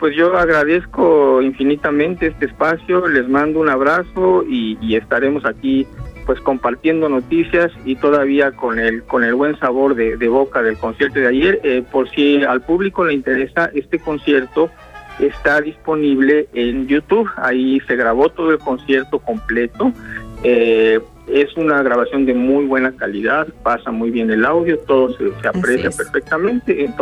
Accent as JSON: {"language": "Spanish", "region": "Mexico City", "country": "Mexico", "tie": "born there", "also_born_or_lived": "Cuernavaca", "said": "orgullo, pues, ser morelense, porque yo no digo que es una segunda tierra, es una primera tierra, ¿verdad? Yo nací en la Ciudad de México, pero entre la Ciudad de México y Cuernavaca, pues han sido mis dos primeras tierras"}